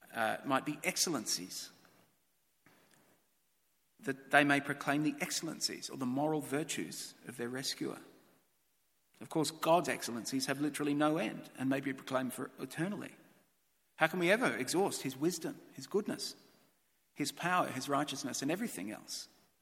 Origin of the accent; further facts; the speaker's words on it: Melbourne, Victoria, Australia; Growing up in Melbourne